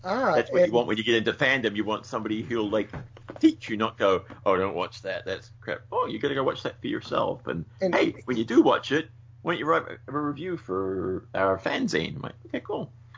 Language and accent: English; New Zealand; I, of course, was born and raised in New Zealand.